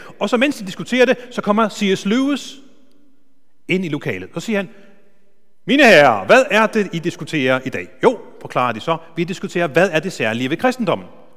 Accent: Faroe Islands; jeg er vokset op et kristent hjem. Jeg kommer fra Færøerne, jeg kommer fra en lille flæk på 600 mennesker. Min far var kordegn, og min mor var meget aktiv i missionshuset

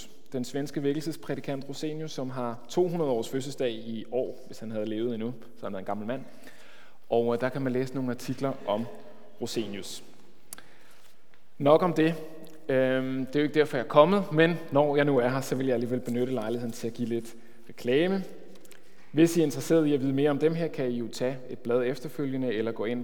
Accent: Rødovre, Capital Region of Denmark, Denmark; now in Hvidovre, Denmark; Jeg er nemlig fra Rødovre, og så har jeg så som voksen formastet mig til at flytte til Hvidovre.

